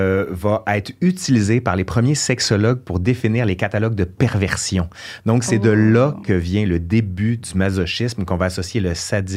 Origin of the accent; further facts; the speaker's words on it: Quebec City, Quebec, Canada; puis moi, je viens de Sainte-Foy, à Québec